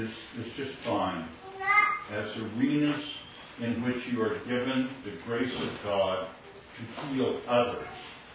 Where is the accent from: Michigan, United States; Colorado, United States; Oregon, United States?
Oregon, United States; It's hard because I grew up in Eastern Oregon, which is a lot like Alaska, really, in terms of a lot of the attitudes and kind of independence and self-confidence, but also kind of a stubbornness.